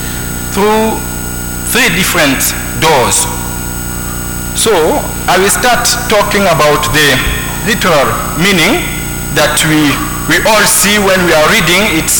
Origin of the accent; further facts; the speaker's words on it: Guinea; now in St Andrews; And I come from Guinea, minister here in St. Andrews.